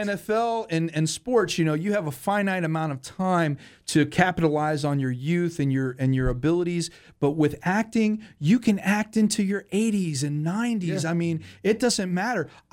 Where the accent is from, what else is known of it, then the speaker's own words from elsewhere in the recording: Mooseheart, Illinois, United States; also born or lived in Chicago; I grew up in Chicago. Well, I grew up at a city called Mooseheart in Illinois, which is funded by the Loyal Order of Moose.